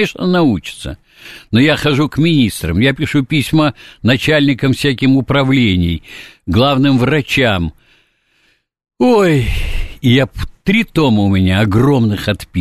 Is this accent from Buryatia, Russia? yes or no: no; Saint Petersburg, Russia; Мы сейчас ленинградец, я там родился, прожил